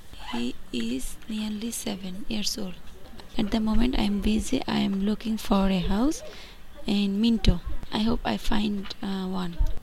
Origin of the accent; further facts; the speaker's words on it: Bangladesh; English is a second language; I come from Bangladesh. I have been here nearly 4 years.